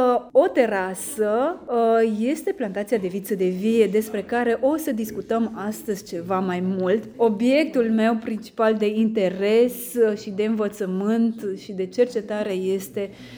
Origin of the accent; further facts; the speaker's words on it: Câmpia Turzii, Cluj County, Romania; Eu provin din Câmpia Turzii. Pe vremuri, Câmpia Turzii era bine cunoscută pentru industria sârmei, combinatul industria sârmei, iar lângă acel combinat erau serele orașului cu o suprafață destul de considerabilă.